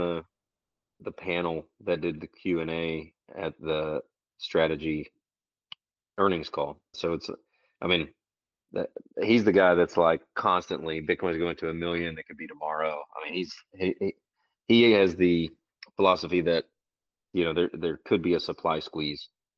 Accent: United States; I mean, I am an American, but I would like for America to take the lead and get the jobs and innovation.

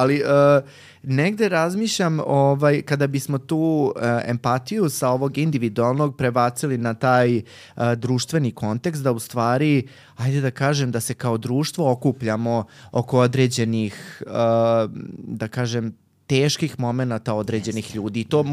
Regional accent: Bosnia & Herzegovina; Evo, recimo, ja potičem iz Bosne i za nas važi da smo jako srdačni

